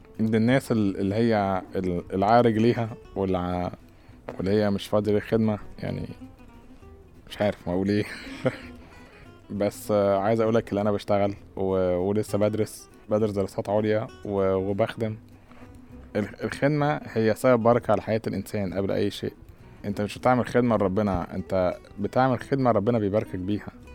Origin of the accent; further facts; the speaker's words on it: Egypt; وأنا مصري قوي قوي قوي وبحب بلدي جدا ومصري حتى النخاع.